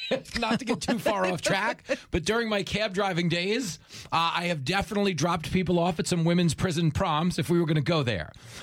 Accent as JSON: {"language": "English", "town": "Levittown", "region": "New York", "country": "United States", "tie": "born or raised there", "said": "I grew up in Levittown on Long Island"}